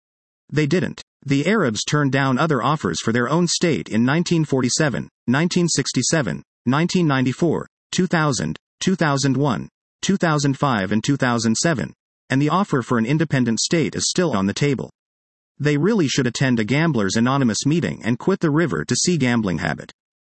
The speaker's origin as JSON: {"language": "English", "country": "United Kingdom", "said": "I unreservedly apologize for being British. Of course, being British and Jewish means that I have to apologize to myself for colonizing and oppressing myself"}